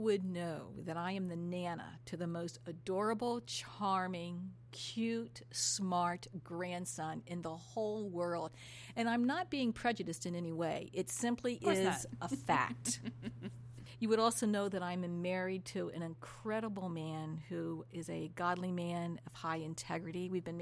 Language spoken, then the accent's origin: English; Ohio, United States; But I was born in Ohio, spent my childhood in Ohio, just about all of it.